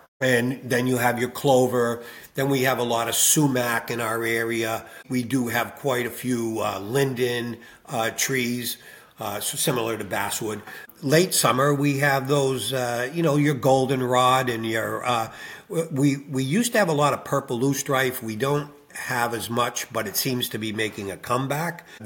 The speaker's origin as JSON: {"language": "English", "town": "Tyngsborough", "region": "Massachusetts", "country": "United States", "tie": "born or raised there", "said": "Our location, the colony, is in my hometown of Tyngsborough, Massachusetts"}